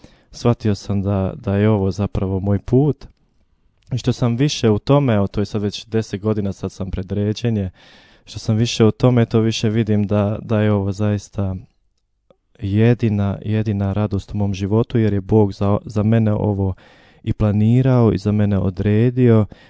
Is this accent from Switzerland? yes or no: yes; Basel, Basel-Stadt, Switzerland; now in Zagreb, Croatia; Uskoro ću napuniti u ovoj godini 30 godina. Inače, sam rođen i odrastao u Švicarskoj, u Bazelu. I moji su rodom iz Tomislavgrada, iz Hercegovine.